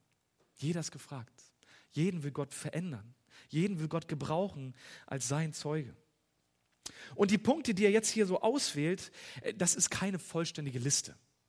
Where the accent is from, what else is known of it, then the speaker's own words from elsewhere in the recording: Hanover, Lower Saxony, Germany; Ernst August, aus meiner Heimatstadt, Prinz Ernst August oder auch als der Pinkel- und Prügelprinz bekannt.